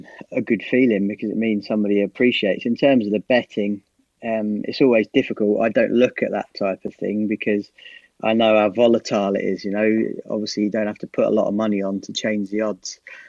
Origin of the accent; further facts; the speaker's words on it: Newmarket, East of England, United Kingdom; born there; I was born in Newmarket, so Ipswich and Norwich and Cambridge United were sort of the closest clubs around.